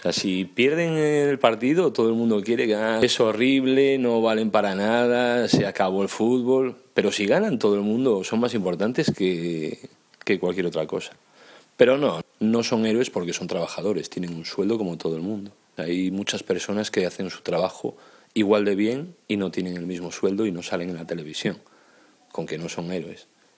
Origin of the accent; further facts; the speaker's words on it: Spain; En mi país ahora, cuando juega la selección española, incluso si hay problemas, todo el país sale a la calle y festeja